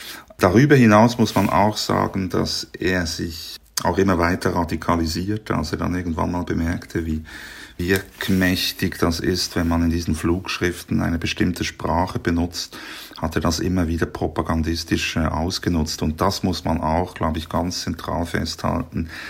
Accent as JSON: {"language": "German", "region": "Bern", "country": "Switzerland", "tie": "born or raised there", "said": "in meiner Kindheit im Berner Oberland, das sehr freikirchlich und auch täuferisch geprägt ist"}